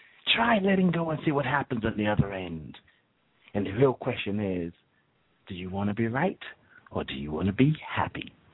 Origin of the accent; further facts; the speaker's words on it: the South, United States; accent: southern; Like my southern accent.